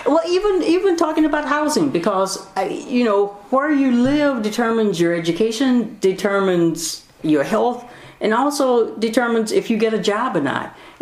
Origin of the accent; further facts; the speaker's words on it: Fort Smith, Arkansas, United States; Fort Smith, Arkansas.